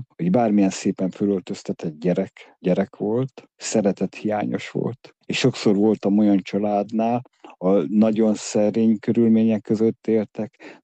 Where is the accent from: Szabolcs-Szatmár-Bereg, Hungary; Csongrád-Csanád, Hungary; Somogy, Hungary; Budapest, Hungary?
Csongrád-Csanád, Hungary; Kübekháza; Kübekházán éltünk, ez a szülőfalum